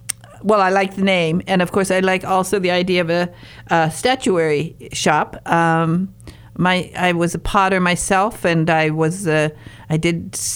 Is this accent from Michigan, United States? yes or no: yes; Michigan, United States; I'm from Northern Michigan, and we mispronounce everything up there.